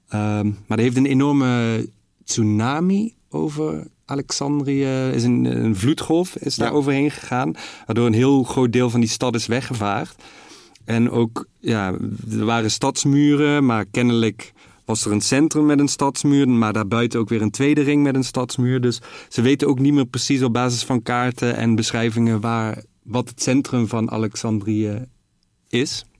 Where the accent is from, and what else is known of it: Netherlands; accent: soft G